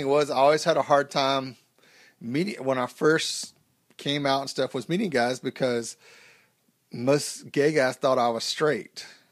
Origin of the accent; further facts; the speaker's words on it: the South, United States; because where I grew up in the South, that was a main thing.